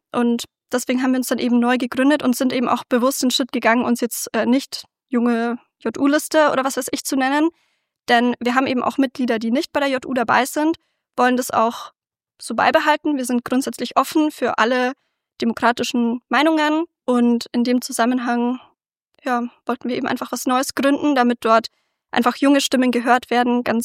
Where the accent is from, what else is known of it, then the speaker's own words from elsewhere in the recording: Ingolstadt, Bavaria, Germany; moved away as an adult; now in Regensburg, Germany; ich bin 26 Jahre alt und ich komme ursprünglich aus Ingolstadt, bin jetzt aber vor 8 Jahren nach Regensburg gezogen, zum Studium erstmal und arbeite jetzt hier als Medizintechnik-Ingenieurin.